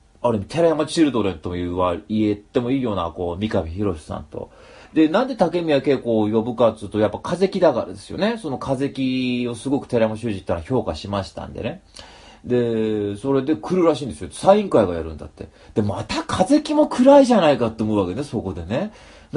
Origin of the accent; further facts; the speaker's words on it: Hachinohe, Aomori, Japan; 種差海岸っつうのが、まあね、僕そこのそばで育ったんですけど